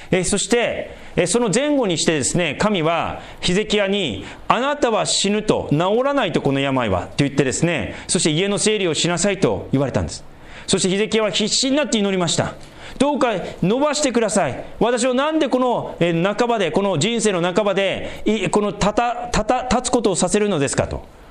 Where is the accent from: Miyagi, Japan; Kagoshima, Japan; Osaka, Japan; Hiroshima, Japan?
Miyagi, Japan; Sendai; 私仙台出身ですから